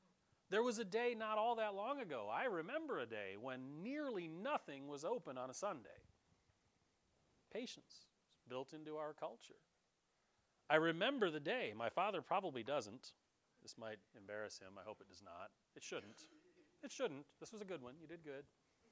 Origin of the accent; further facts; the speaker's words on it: Michigan, United States; Man, I grew up in Michigan.